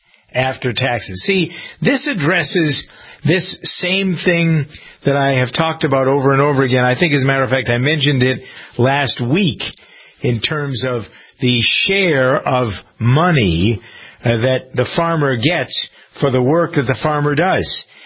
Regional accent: United States; I'm an American capitalist through and through.

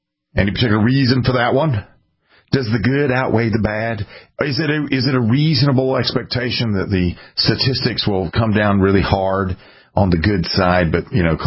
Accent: South Carolina, United States; Like my home state of South Carolina, they're the only shall-issue state that doesn't allow open carry

